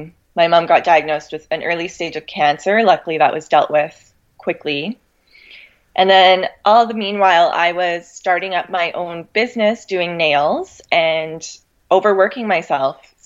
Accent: Thunder Bay, Ontario, Canada; Yeah, so I've been born and raised in Thunder Bay, so I've been here my whole life.

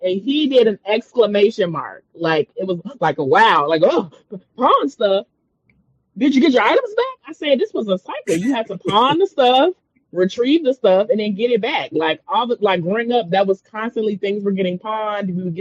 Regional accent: Chicago, Illinois, United States; also born or lived in Gary, Indiana; I'm from Chicago, but I went to high school in Gary, Indiana, which is like 30 minutes from Chicago.

